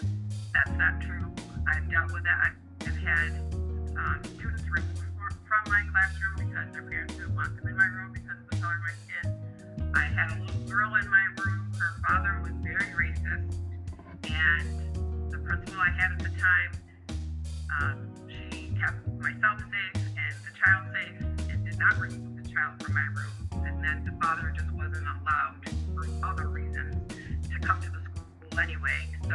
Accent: Friendship, New York, United States; now in Olean, United States; I grew up in Friendship with my mother. After I graduated high school, I moved to Olean to live with my father, went to college.

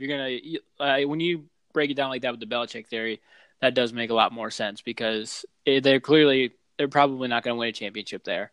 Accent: New York, United States; Even though I'm fake New York, I'm upstate, but.

